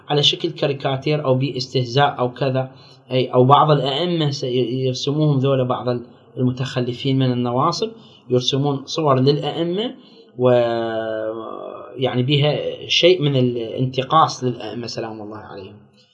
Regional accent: Baghdad, Baghdad Governorate, Iraq; فد عالم ديني موجود عندنا في بغداد

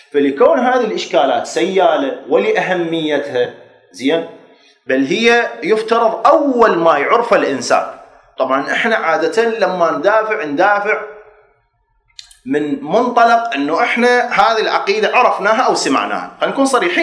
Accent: Baghdad, Baghdad Governorate, Iraq; انا اصلي من بغداد وفي والدي وجدي،

